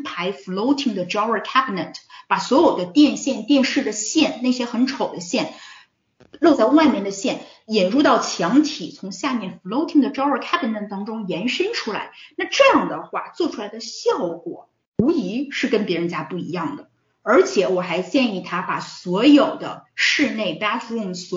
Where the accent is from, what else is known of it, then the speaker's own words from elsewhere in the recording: China; 因为我们是中国人嘛，我们是很爱热爱厨房，我们是很热爱烹饪的